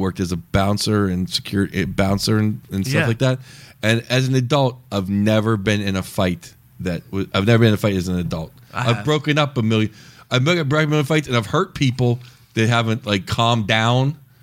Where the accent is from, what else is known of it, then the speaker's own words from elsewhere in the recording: Pittsburgh, Pennsylvania, United States; Growing up in Pittsburgh and then like working in Pittsburgh, like you knew everybody, you knew all the cops, everybody.